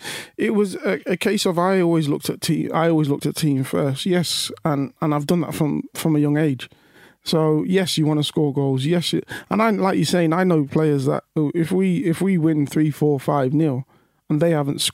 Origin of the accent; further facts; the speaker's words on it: Leicester, East Midlands, United Kingdom; I'm from Leicester.